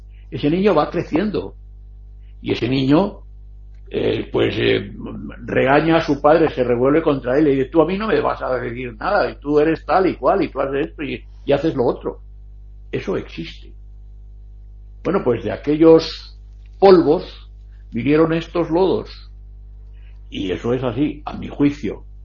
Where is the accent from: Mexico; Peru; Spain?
Spain; Aquí en España tenemos una costumbre de llamar latinos a los latinoamericanos. Este es latino, y tú eres latino también. Yo digo, tú también eres latino. Y yo digo, no, yo soy español.